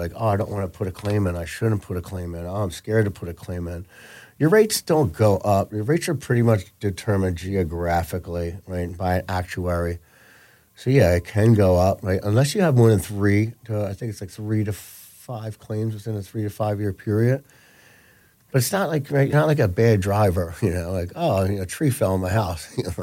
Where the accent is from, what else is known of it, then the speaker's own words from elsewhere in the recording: Philadelphia, Pennsylvania, United States; You know, my partner's gonna get hey Philly. I'm from Philly, yo.